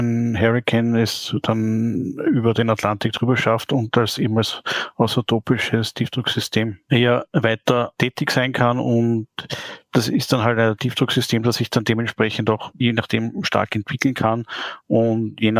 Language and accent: German; Austria; bei uns in Österreich